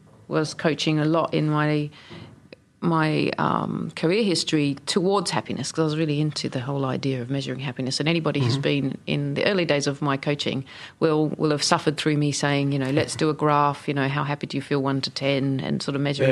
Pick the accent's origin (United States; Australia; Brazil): Australia; And also, I'm Australian, so I'm primarily lazy